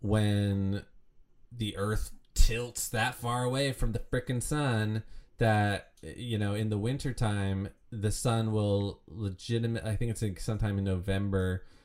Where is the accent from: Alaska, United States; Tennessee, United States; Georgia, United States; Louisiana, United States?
Alaska, United States; Okay, so keep in mind where I grew up in Alaska was South Central, the Kenai Peninsula.